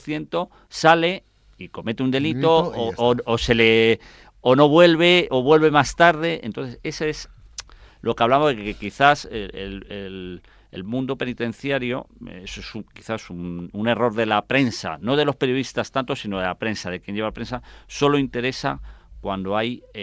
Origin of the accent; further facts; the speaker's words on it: Madrid, Community of Madrid, Spain; y yo que además soy de Carabanchel, nacido en Carabanchel.